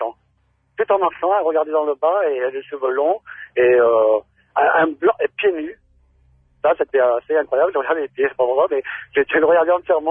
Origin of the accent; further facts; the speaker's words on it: Brittany, France; je suis de la Bretagne, moi, j'allais livrer à Saint-Brieuc